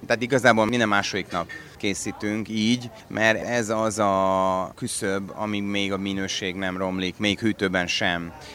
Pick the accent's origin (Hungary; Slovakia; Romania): Romania; Satu Mare, Satu Mare County; Tömbházban nőttem föl, városba, Szatmáron.